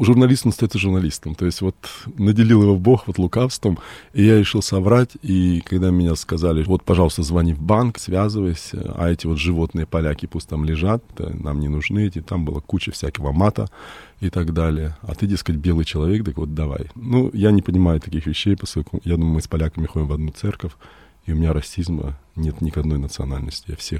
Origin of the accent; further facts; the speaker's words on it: Australia; я не иностранец, вообще-то я из Австралии.